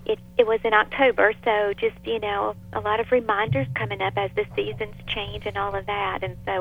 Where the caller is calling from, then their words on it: North Carolina, United States; We're from North Carolina.